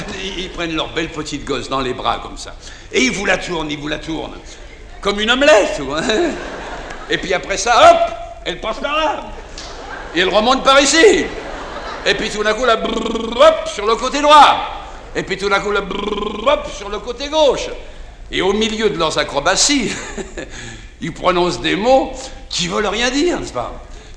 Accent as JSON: {"language": "French", "town": "Paris", "region": "Île-de-France", "country": "France", "said": "Chez nous à Paris."}